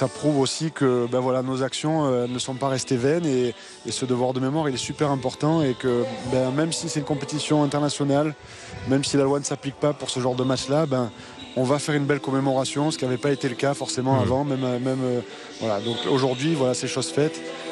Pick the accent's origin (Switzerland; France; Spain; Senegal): France; Marseille, Provence-Alpes-Côte d'Azur; en tant que Marseillais, supporter de l'OM